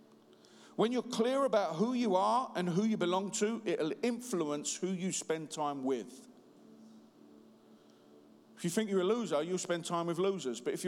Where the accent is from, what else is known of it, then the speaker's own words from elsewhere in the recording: London, United Kingdom; accent: Cockney; I'm a Cockney ex-junkie gangster, simply. Can't speak very well, look weird, got a mad background